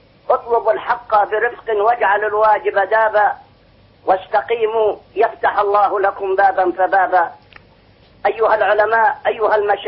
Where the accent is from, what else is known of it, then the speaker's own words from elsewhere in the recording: Egypt; وانا مصري